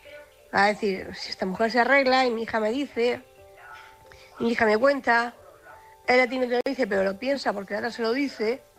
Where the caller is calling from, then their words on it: Cartagena, Region of Murcia, Spain; corresponsal de Cartagena